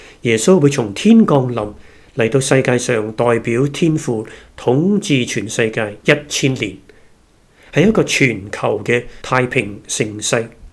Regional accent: China; 我们中国人有以月亮为做依归的农历

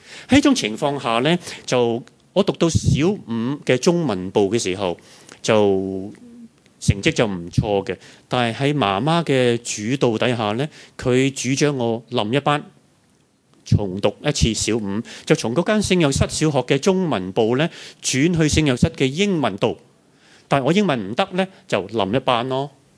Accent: Macau; 我係澳門仔嚟噶嘛

